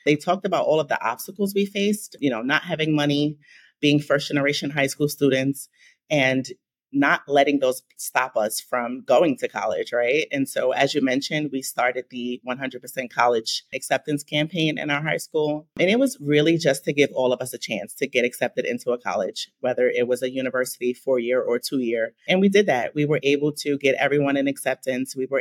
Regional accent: Harlem, New York, United States; I grew up in Harlem, so it was just a train ride away.

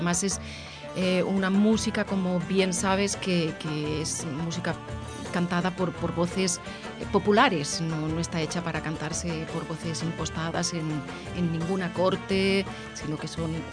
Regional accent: Valencian Community, Spain; Soy valenciana, sí, la tradición familiar es toda valenciana, aunque nací por avatares del destino y las circunstancias familiares. Mi abuelo se fue 30 años a plantar arroz en Sevilla.

